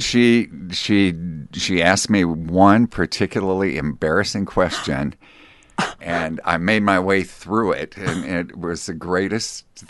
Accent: Astoria, Oregon, United States; born there; also born or lived in New York; I was born in Astoria.

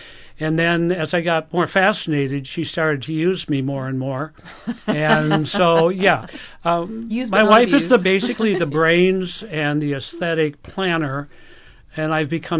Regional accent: Midwest, United States; I'm from the Midwest, and hunting and fishing and so on.

